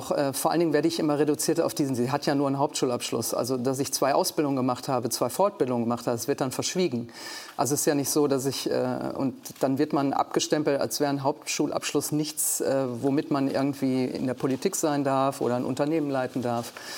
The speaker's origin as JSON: {"language": "German", "town": "Duisburg", "region": "North Rhine-Westphalia", "country": "Germany", "said": "ich wohne immer noch in meinem Mietshaus, wo ich schon vorher gelebt habe, immer noch im gleichen Viertel. Also ich bin auch gerne in meiner Heimat, wenn die Zeit es erlaubt. Ich bin natürlich jetzt viel mehr in Berlin eingebunden. Aber trotzdem bin ich immer wieder gerne in Duisburg."}